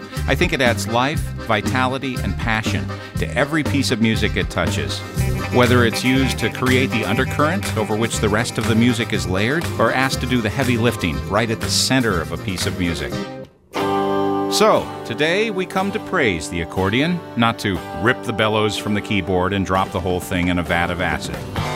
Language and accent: English; Indiana, United States; northern Indiana. I knew guys with names like Kukanowski, Mikelski, and Szymanski. And even though my hometown neighborhood suffered from a severe shortage of vowels, joyous accordion music was always in abundance.